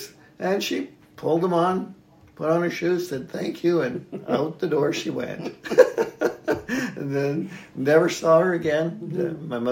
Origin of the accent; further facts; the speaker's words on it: Athabasca, Alberta, Canada; How do you know I'm from Athabasca?